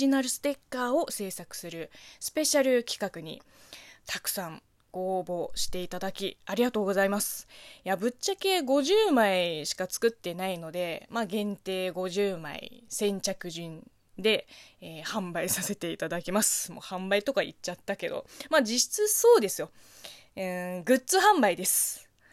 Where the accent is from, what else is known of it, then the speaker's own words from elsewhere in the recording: China; Japanese is a second language; この番組は中国生まれ中国育ちの私